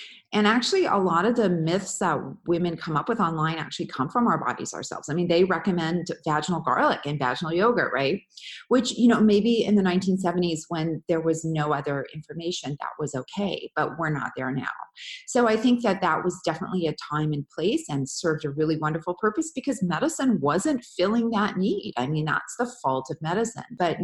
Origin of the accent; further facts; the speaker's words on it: Canada; now in San Francisco, United States; I'm based in San Francisco, but I'm from Canada. I go back a lot.